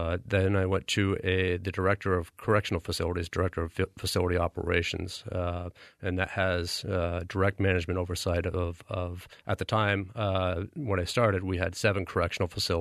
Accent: Vermont, United States; I'm originally from the Chittenden County area

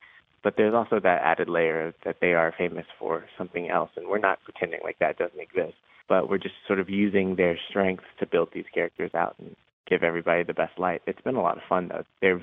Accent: Memphis, Tennessee, United States; also born or lived in Cincinnati; Yes, I was born in Cincinnati. I have pretty strong roots in Cincinnati. I would say that I was raised in Memphis, Tennessee, and that's where people usually call me as being from.

